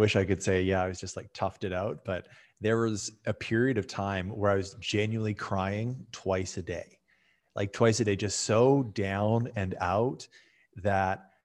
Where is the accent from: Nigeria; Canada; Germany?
Canada; And I'm Canadian, right? So we're all talking about hockey at the fire hall.